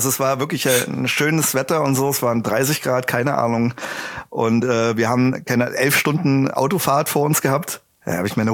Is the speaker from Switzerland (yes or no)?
yes; Switzerland; ich komme aus der Schweiz und ich will nach Deutschland.